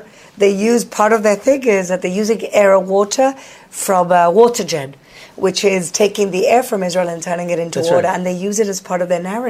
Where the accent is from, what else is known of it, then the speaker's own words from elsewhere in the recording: Gibraltar; When I saw the video in a protest of the Prime Minister of Spain, I'm from Gibraltar, I'm like, what is this guy doing on a video talking about our protests and democracy?